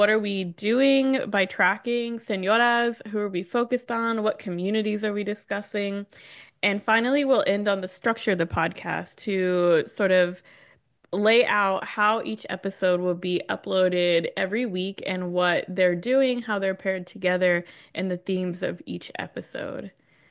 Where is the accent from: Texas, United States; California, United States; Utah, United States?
Texas, United States; Abilene; also born or lived in Houston, United States; I am from Abilene, Texas, which is also another small rural Texas town. And then I lived in Houston for 6 years while I got my PhD at Rice University.